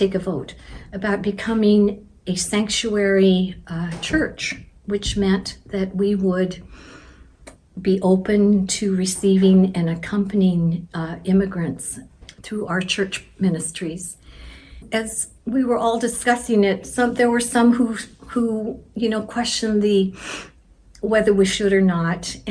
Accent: Topaz, Utah, United States; born there; I was so young as I was born there in Topaz.

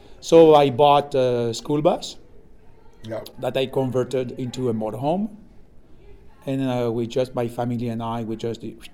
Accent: France; I'm from France, originally.

